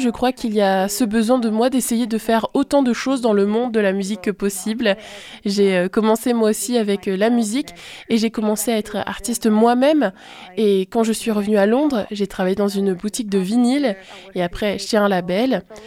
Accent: Italy; French is a second language; now in United Kingdom; Je viens d'Italie à l'origine, alors je pense qu'en arrivant au Royaume-Uni, j'ai aussi amené mon héritage, mais je pense que je n'avais jamais vu cela avant de déménager de l'Italie.

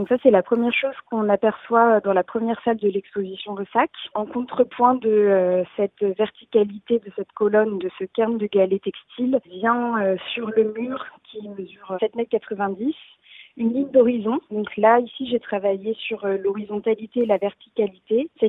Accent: Le Havre, Normandy, France; now in Paris, France; Étant originaire du Havre et habitant aujourd'hui à Paris, le Havre, pour moi, c'est ma ville natale

